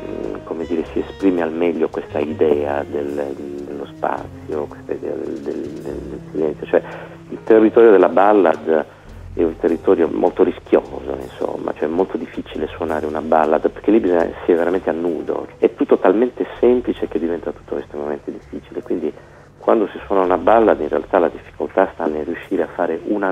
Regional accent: Sardinia, Italy; born there; sono nato a Bettiga, che vengo da una famiglia di contadini e di pastori, e il fatto che la Sardegna non era, perlomeno, non lo è tuttora, per certi versi, un luogo metropolitano

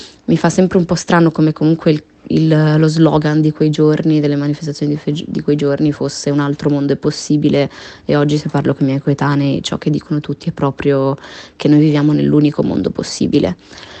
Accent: Genoa, Liguria, Italy; born there; Io sono nata a Genova, quindi sono genovese

